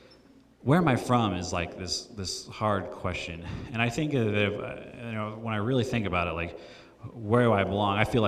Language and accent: English; Florida, United States; born there; also born or lived in Brazil / Michigan; And so I was born in Florida. I spent some time living in Brazil, spent some more time living in Florida, spent some time living in Michigan.